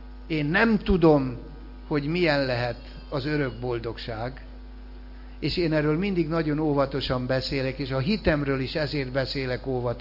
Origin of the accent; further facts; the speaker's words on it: Hungary; Én június 4-én születtem. És magyar vagyok.